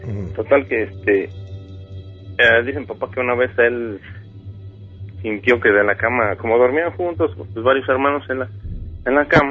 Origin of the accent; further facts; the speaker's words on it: Mexico City, Mexico; now in United States; Yo soy originario de México, Distrito Federal.